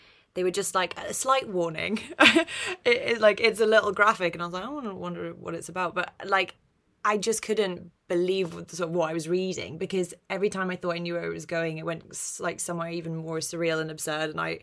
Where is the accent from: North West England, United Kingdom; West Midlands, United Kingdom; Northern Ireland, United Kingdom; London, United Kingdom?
London, United Kingdom; I grew up in North London. My accent's very neutral